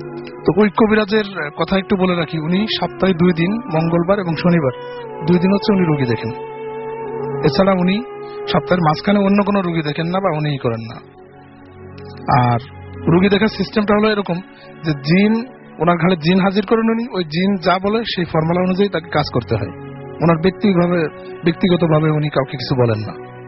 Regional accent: Magura, Khulna Division, Bangladesh; মাগুরা থেকে এসেছি।

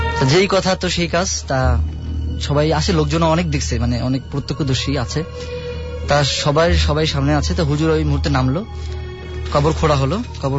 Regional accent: Bagerhat, Khulna Division, Bangladesh; এটা আমার গ্রামের বাড়ি বাগেরহাটে, একটা অঞ্চল, আমি নাম বলছি না।

